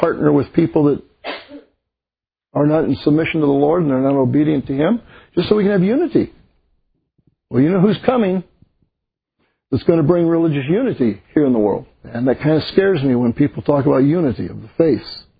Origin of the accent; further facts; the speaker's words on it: United States; they told me that because I'm an American